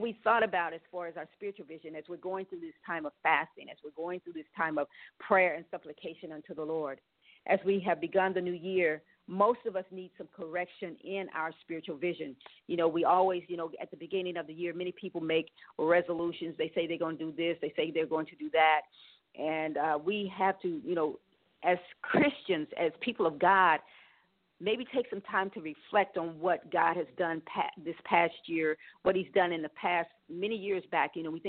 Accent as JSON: {"language": "English", "town": "Indianapolis", "region": "Indiana", "country": "United States", "tie": "born or raised there", "said": "this is when I was in Indianapolis, my hometown"}